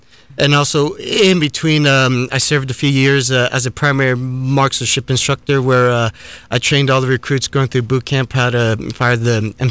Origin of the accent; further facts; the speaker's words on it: Sanford, Florida, United States; he moved us down here to Florida and started his own company. And I grew up in Sanford, Lake Mary. I went to high school at Lyman High School